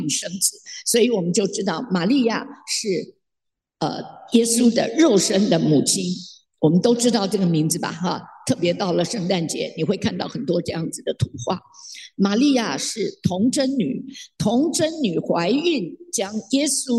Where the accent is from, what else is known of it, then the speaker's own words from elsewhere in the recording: China; 当然英雄不怕出身低，这是我们中国人常说的话